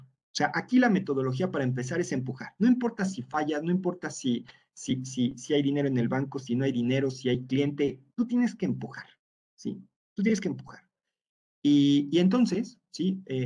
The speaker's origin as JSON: {"language": "Spanish", "country": "Mexico", "said": "Pues siendo el primer mexicano, la segunda persona más joven, pues se supone que el especialista soy yo, ¿no?"}